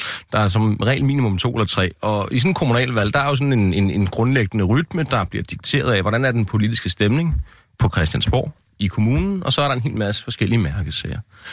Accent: Lyngby, Capital Region of Denmark, Denmark; hvis man er bosat i Lyngby, hvor jeg kommer fra?

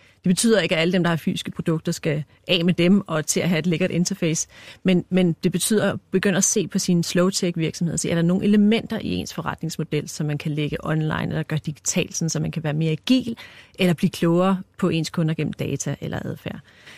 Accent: Jutland, Denmark; Jeg kommer selv fra Jylland, så jeg ved, hvordan det er.

